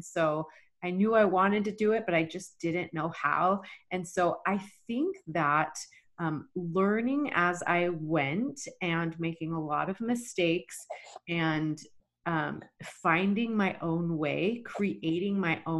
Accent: Texas, United States; I, you know, was born and raised in Texas, and my parents divorced when I was 12.

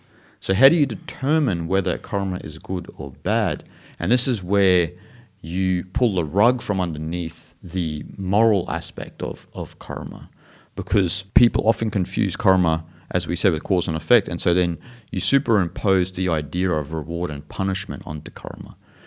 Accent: Australia; I remember growing up in Australia

